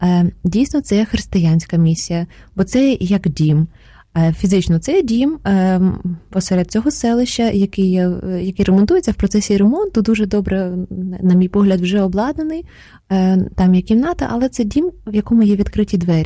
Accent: Sumy, Sumy Oblast, Ukraine; Ukrainian is a second language; я родом з Сум, тому українська мова – це, власне, не є мій...

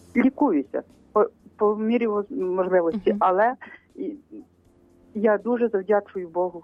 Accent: Ternopil Oblast, Ukraine; я з Тернопільщини

